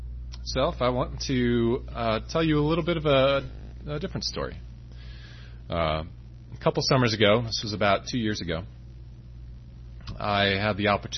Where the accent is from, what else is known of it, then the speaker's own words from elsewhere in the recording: Wisconsin, United States; Now, I grew up in Wisconsin, and you may not know this, but it is about as far away from the ocean as you can get.